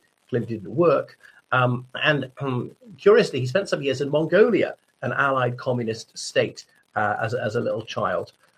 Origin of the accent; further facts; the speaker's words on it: Ireland; from Ireland.